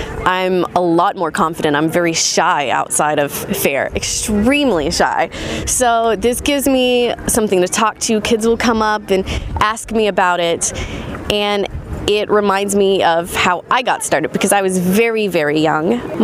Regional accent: Nashville, Tennessee, United States; from Nashville, Tennessee.

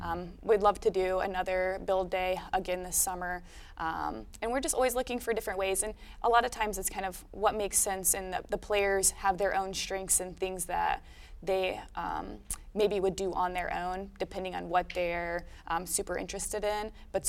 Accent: Muncie, Indiana, United States; And I'm from Muncie and I've lived here all my life, and being able to continue to make that type of impact in the community I grew up

